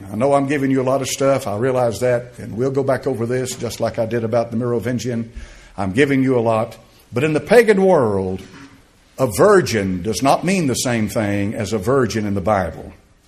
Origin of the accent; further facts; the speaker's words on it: United States; But on the other hand, I'm an American.